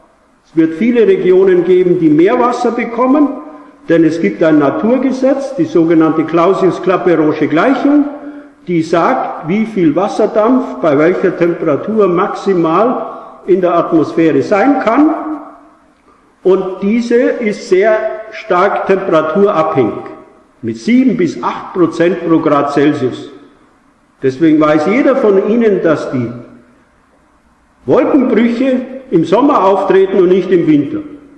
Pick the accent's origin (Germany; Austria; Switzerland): Germany; Bavaria; Ich stamme aus dem Berchtesgadener Land, da im Stau von Gebirgen kann das relativ hoch gehen.